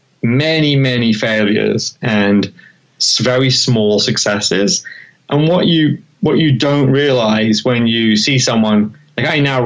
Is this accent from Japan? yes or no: no; England, United Kingdom; So I'm from England originally. I was working in England